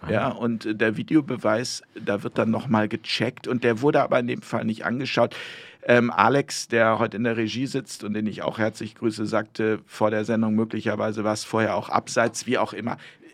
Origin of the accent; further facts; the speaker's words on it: North Rhine-Westphalia, Germany; Das ist meine Heimat.